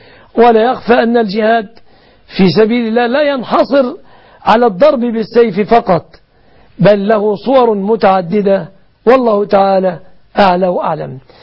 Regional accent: Egypt; بلادنا مصر

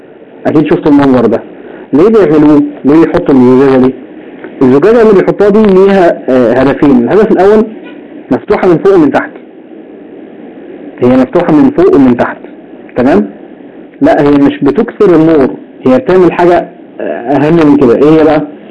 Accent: Egypt; اللي هي بيسموها لمبة الجاز عندنا في مصر

